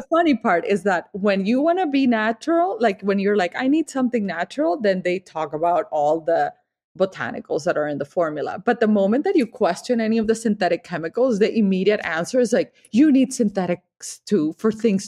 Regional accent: Colombia; I am from Colombia. I am Latin.

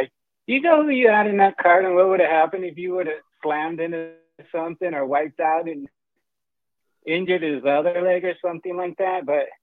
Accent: Fostoria, Ohio, United States; Cape came to my hometown when I was a football manager, and I didn't get to go to the game, Fostoria, but they played Fostoria in the playoffs.

